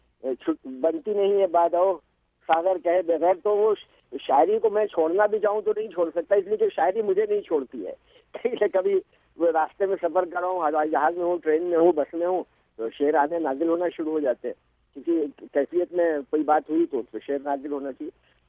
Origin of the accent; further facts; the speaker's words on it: Mumbai, Maharashtra, India; also born or lived in Varanasi; میری 40 سال میری عمر کے بامبے میں گزرے ہیں, لیکن میری پیدائش بنارس کی ہے, یو پی کا ایک شہر ہے بہت مشہور.